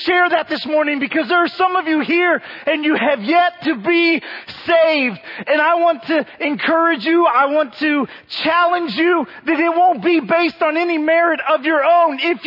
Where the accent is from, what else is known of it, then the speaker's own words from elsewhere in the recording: United States; And this is America. And I'm an American.